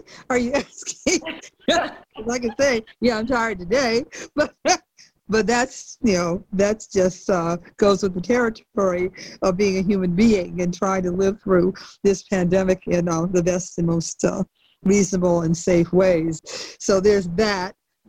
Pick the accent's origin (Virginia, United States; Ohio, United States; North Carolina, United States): Ohio, United States; Cleveland; And I grew up in Cleveland, Ohio, and CORE was a national organization.